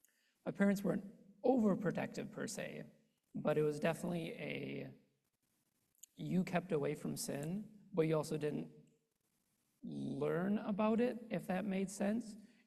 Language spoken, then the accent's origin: English; Cumberland, Wisconsin, United States; So I was born and raised in Midwest Wisconsin, in the small town of Cumberland. I'm the bottom middle child out of four.